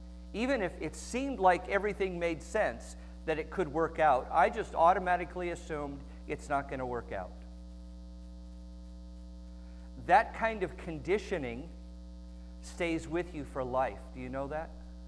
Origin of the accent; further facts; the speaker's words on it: Los Angeles, California, United States; I grew up in the Los Angeles area, in the area of Torrance and Carson, if you know LA. It's okay, I got out of there.